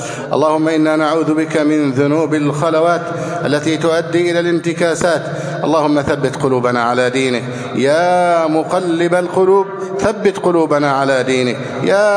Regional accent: Egypt; اللهم احفظ بلدنا مصر أمنا أمانا، سخاء ورخاء

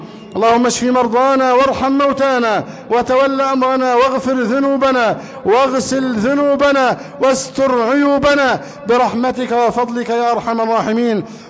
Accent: Egypt; اللهم احفظ بلدنا مصر واجعله أمنا أمانا، سخاء رخاء، وسائر بلاد المسلمين

